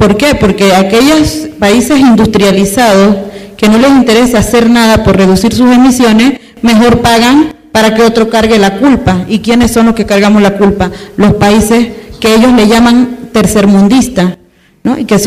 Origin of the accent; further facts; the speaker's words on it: Panama; yo tengo que decir que en mi país, pues, en Panamá, no se han visto esos desastres naturales a eso, a esas proporciones.